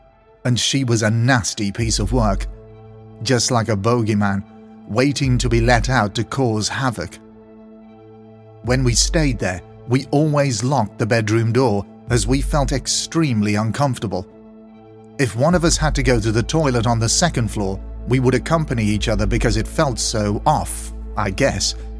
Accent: Alabama, United States; I'm originally from the Bible Belt, and I was born in Alabama to an extremely evangelical religious mother who saw the paranormal, metaphysics, and occult as demonic.

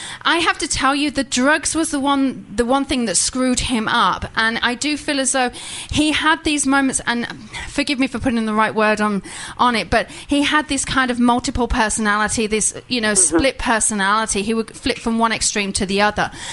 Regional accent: England, United Kingdom; Yeah, thank you. I don't know. I'm English. That's what I blame it on.

